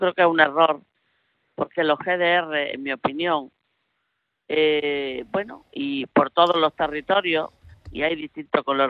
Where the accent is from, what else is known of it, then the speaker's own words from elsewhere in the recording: Andalusia, Spain; now in Strasbourg, France; Granaína de Oveilar, del poniente granadino y de mi tierra siempre, situada donde esté.